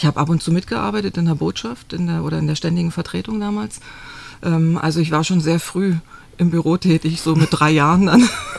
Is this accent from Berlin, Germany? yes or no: yes; Berlin, Germany; also born or lived in Zanzibar; now in Tübingen, Germany; Ich lebe auch schon über 15 Jahre jetzt in Tübingen, komme ursprünglich aus Berlin. Und habe einen Teil meiner Kindheit in Sansibar verbracht